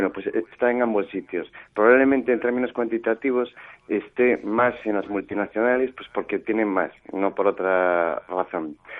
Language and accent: Spanish; Galicia, Spain; De hecho, yo soy gallego.